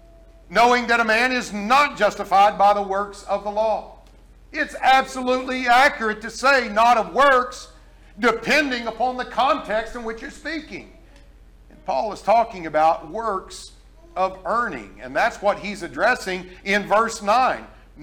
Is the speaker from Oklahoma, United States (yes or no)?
yes; Oklahoma, United States; You know, I'm from Oklahoma, you know.